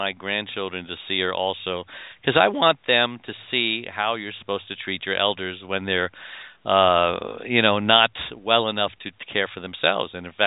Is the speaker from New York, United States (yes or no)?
yes; New York, United States; We came from New York, so tangerine trees was a novelty.